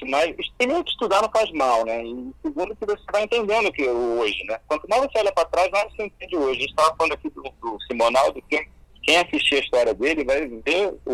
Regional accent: Rio de Janeiro, Brazil; quando eu falo que eu sou brasileiro, que eu sou de Copacabana e que a minha música tem a ver com a Bossa Nova

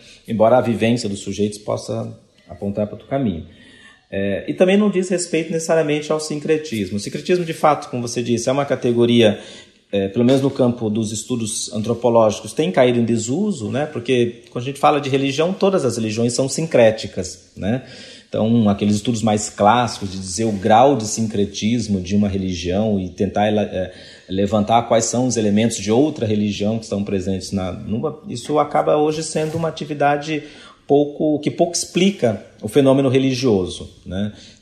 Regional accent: Bahia, Brazil; Ela que é lá da minha terra, né? Da Bahia

